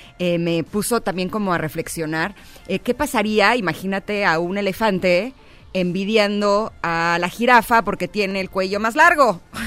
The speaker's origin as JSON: {"language": "Spanish", "country": "Mexico", "said": "porque soy mexicana y hasta a mí me cuesta trabajo entenderla"}